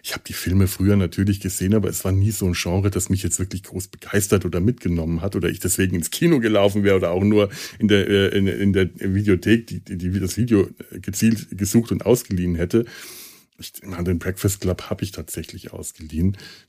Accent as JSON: {"language": "German", "town": "Schweinfurt", "region": "Bavaria", "country": "Germany", "tie": "born or raised there", "said": "Also wir hatten bei uns in Schweinfurt, wo ich zur Schule ging, ja auch eine Kaserne, eine amerikanische Kaserne"}